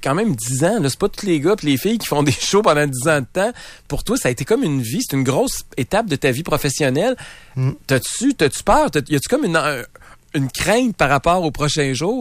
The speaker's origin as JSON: {"language": "French", "region": "Quebec", "country": "Canada", "said": "Nous, quand on apprend à parler anglais en tant que bon petit Québécois, c'est l'anglais américain."}